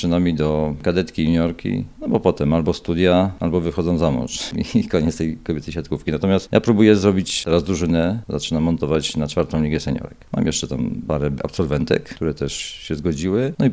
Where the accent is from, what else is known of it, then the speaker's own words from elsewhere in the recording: Bobowa, Lesser Poland, Poland; Pochodzę z Bobowej, więc tam jest kolebka siatkówki od samego początku.